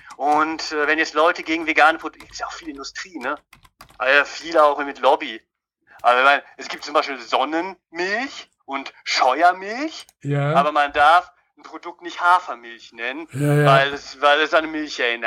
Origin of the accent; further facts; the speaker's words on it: Leipzig, Saxony, Germany; Ich komme ja aus Plagwitz, ja, und wohne in Plagwitz.